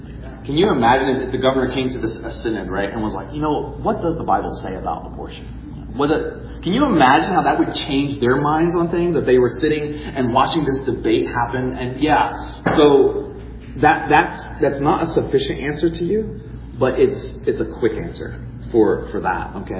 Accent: United States; The only reason they don't now is because we're American.

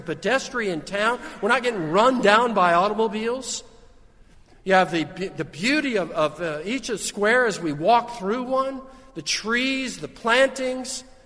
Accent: Los Angeles, California, United States; now in Savannah, United States; That is absolutely hilarious. You people think the traffic is bad. I grew up in Los Angeles. You don't know what bad traffic is.

